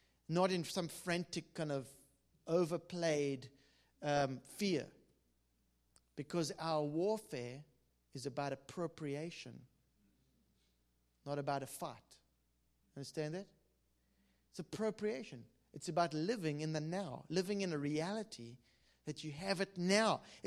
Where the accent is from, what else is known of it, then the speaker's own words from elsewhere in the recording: London, United Kingdom; they put me in this lovely 5-star hotel in East London. I feel terrible. I mean, it's my hometown.